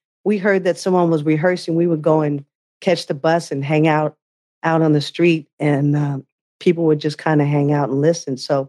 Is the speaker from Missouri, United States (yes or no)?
no; California, United States; And at that time, growing up in the Bay Area, listening to a lot of the artists that lived there.